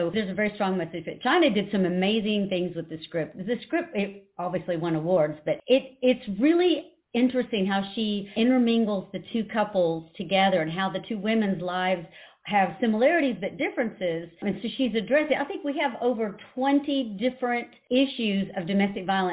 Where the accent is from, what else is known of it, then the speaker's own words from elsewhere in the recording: Texas, United States; We're from Texas, so I had to be big.